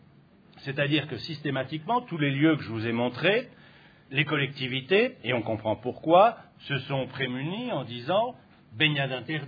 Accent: Provence-Alpes-Côte d'Azur, France; Alors évidemment, quand on est provençal

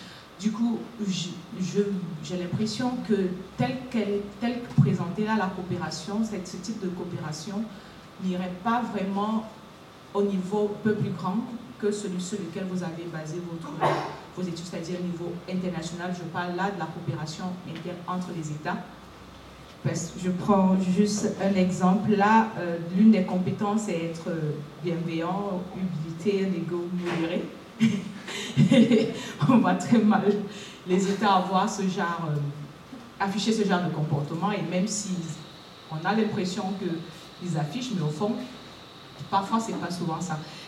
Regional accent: Cameroon; je viens du Cameroun, doctorante à l'Institut des Relations internationales du Cameroun.

